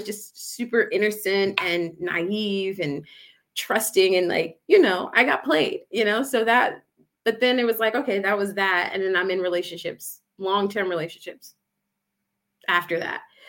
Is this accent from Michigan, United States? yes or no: no; Newark, New Jersey, United States; I'm from Newark, New Jersey. I was born there. So I've seen the real world, you know, like in terms of how like Black neighborhoods.